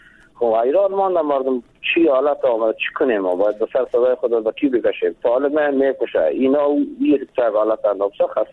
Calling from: Jowzjan, Afghanistan

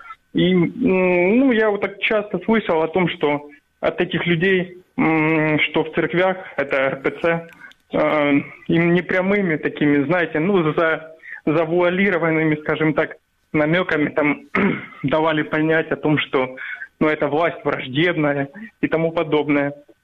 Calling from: Kharkiv, Kharkiv Oblast, Ukraine; Здравствуйте, я из Харькова.

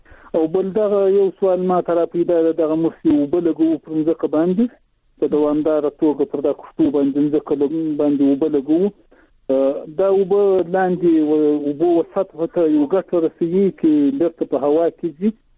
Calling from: Zabul, Afghanistan; هم د زابل ولایت شاجیل ولسوالی

